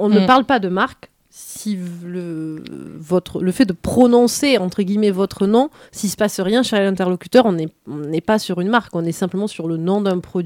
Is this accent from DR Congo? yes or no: no; South, France; accent: southern French; Je prononce avec mon bel accent du sud, le pain.